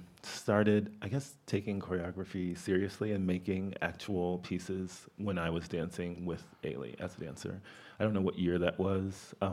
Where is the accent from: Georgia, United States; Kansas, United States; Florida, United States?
Florida, United States; Miami; Yeah, I am originally from Miami, Florida. I graduated from New World School of the Arts.